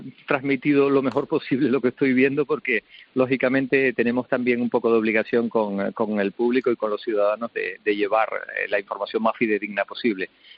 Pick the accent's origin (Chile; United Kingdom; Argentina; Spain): Spain; Canary Islands; La mayor parte de nosotros somos canarios